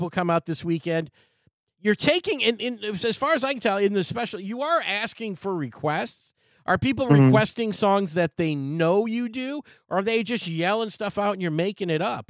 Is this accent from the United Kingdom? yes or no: no; Ferndale, Michigan, United States; I'm from Ferndale, Michigan, which is right down the road, just a little south of Royal Oak.